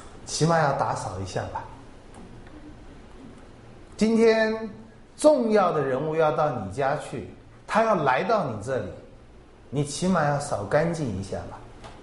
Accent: China; 我们中国人都想，哎呦，这戴安娜是被撞死的、凶死的，再用她的戒指啊。

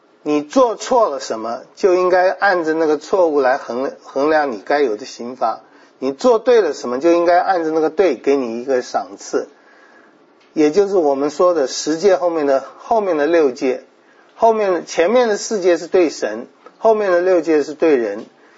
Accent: China; 我实在说我们中国人很难接受的

